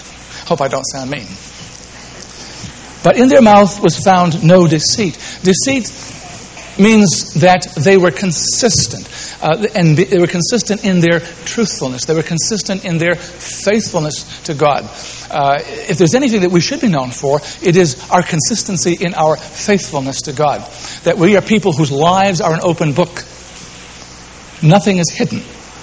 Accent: New England, United States; I come from New England, and it's said that we're a little buttoned up, or a little bit more reserved.

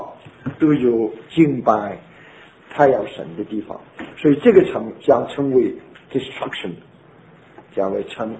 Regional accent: China; 你要一木直大厦，我们中国人讲，我们要做柱子，不要做绳子

